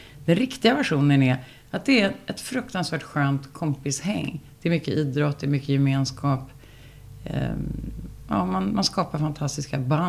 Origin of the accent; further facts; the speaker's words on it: Stockholm, Stockholm County, Sweden; jag växte upp i Södra Ängby, det är en väldigt privilegierad, trevlig miljö